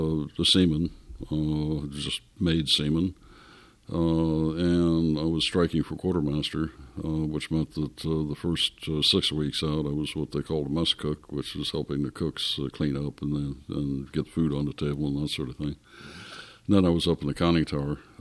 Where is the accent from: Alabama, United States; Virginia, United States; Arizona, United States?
Arizona, United States; Tucson; born there; And I was born in Davis Monthan Air Force Base in Tucson, Arizona, December 16th, by the way, 1941.